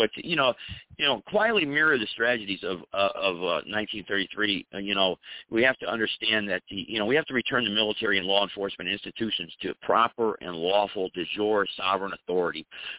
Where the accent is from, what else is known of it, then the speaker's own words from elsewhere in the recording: Greensboro, North Carolina, United States; I still had hardware shops in my town here in North Carolina. I'm from Greensboro, North Carolina, but they're gone now.